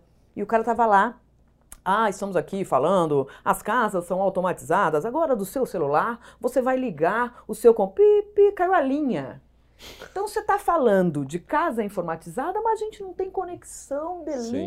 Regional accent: São Paulo, Brazil; Eu cresci, nasci em São Paulo, na Climação, mas morava no interior.

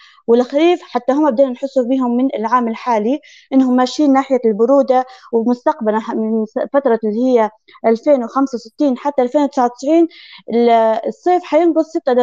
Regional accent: Libya; المشكلة طلعت عندنا في ليبيا مش الزيادة في درجة الحرارة فقط

